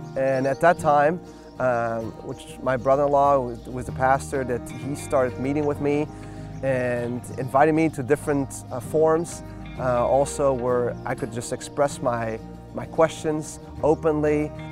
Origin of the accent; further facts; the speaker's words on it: Belgium; my dad's French, my mom's Dutch, and so I'm an immigrant. I immigrated to Belgium. I was born there.